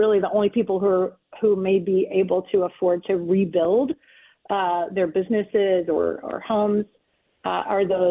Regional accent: Tennessee, United States; I didn't grow up there. I grew up in East Tennessee, and my heart is definitely with people in Western North Carolina right now

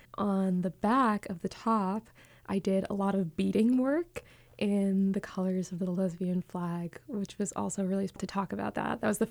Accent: Bronx, New York, United States; I was born and raised in the Bronx, and my neighborhood was very Caribbean and specifically Jamaican.

